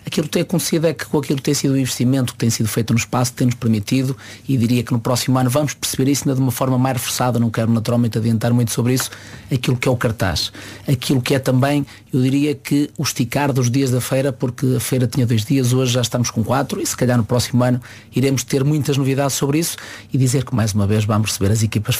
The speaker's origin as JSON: {"language": "Portuguese", "town": "Monção", "region": "Viana do Castelo", "country": "Portugal", "said": "a mim enquanto monsanense, mas enquanto português"}